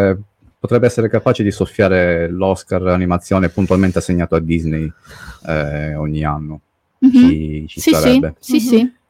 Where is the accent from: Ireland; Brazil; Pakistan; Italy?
Ireland; Perché sono anche irlandese.